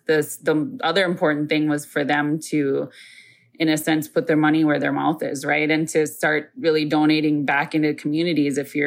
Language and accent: English; Isle, Minnesota, United States; I am from Mille Lacs, but more specifically from the Isle community in that reservation.